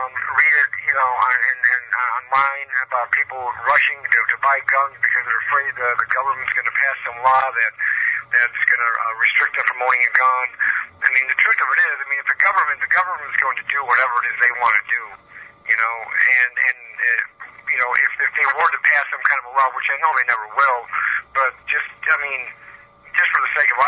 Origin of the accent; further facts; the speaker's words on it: Chicago, Illinois, United States; You know, I'm from Chicago, you know, and Chicago over the past couple of years is like now the murder capital of the world.